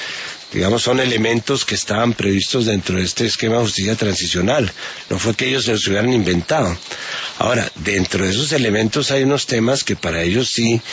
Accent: Colombia; me da cierta vergüenza como colombiano

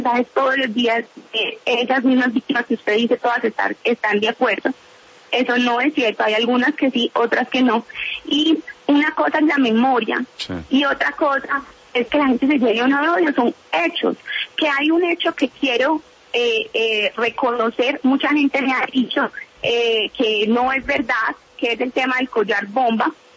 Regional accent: Colombia; Yo no soy uribista, yo no soy santista, yo soy colombiana.

